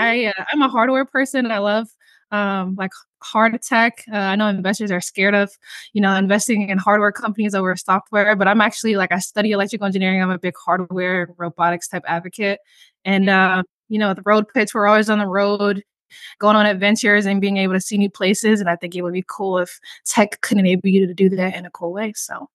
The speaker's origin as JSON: {"language": "English", "town": "Cincinnati", "region": "Ohio", "country": "United States", "lives_now": "Louisville, United States", "said": "So I am from Cincinnati, Ohio, from the Midwest."}